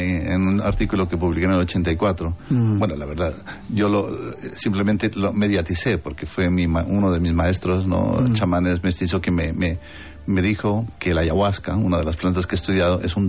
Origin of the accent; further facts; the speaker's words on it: Amazonas, Colombia; also born or lived in Bogotá; now in Madrid, Spain; Y yo soy del Amazonas, yo soy nacido en la Amazonía colombiana, solamente que estudié en Bogotá, parte del bachillerato, y luego vine aquí a Madrid, y la verdad me aculturicé, digamos, español